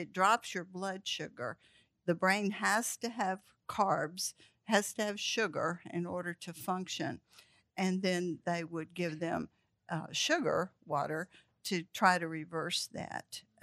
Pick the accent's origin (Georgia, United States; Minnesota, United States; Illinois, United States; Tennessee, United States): Georgia, United States; Peachtree City; I am from Peachtree City, Georgia, near Atlanta.